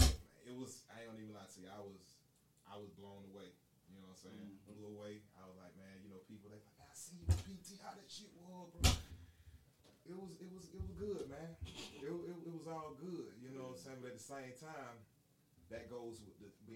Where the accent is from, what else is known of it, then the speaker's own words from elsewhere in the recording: West Point, Georgia, United States; also born or lived in LaGrange; like I said, I was born in LaGrange, but I moved in West Point, like, 04, 05, shit like that.